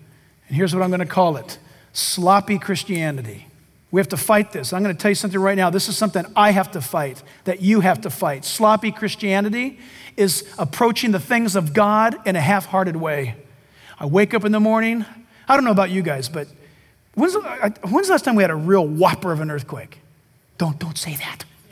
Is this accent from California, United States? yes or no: yes; California, United States; Now, as a Californian, I should do that anyway.